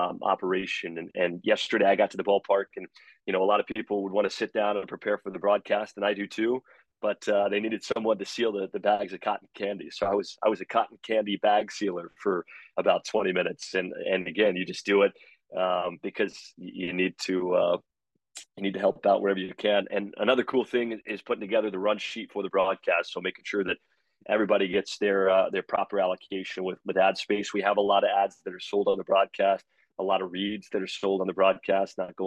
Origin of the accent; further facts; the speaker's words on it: United States; accent: American; I'm trying to stay true to my accent, but no, I haven't really picked up mate. I don't think mate sounds great coming from an American accent anyways.